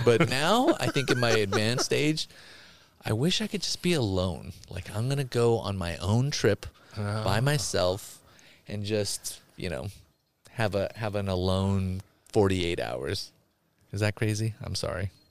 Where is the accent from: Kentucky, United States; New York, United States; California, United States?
California, United States; I was born and raised in Cali.